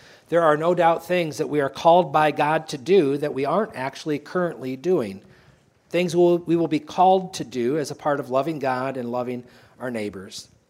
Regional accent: Sterling, Illinois, United States; When I was young and I grew up in Sterling and attended Sterling First Church, the Nazarene, Pastor Kim Smith was my pastor.

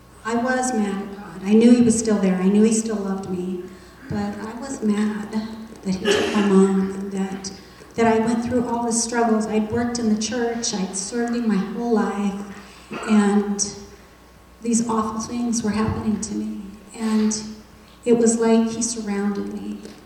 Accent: Ottumwa, Iowa, United States; I was born and raised in Ottumwa, lived a very secure life right here, and I was comfortable.

